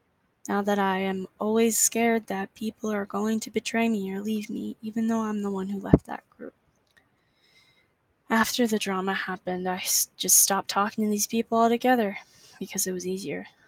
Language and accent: English; Idaho, United States; I'm from North Idaho.